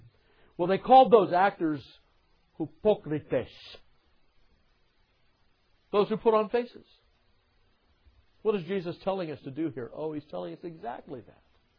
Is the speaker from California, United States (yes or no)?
yes; California, United States; Now, I come from California, most of you know that. And that's the land of the movie industry.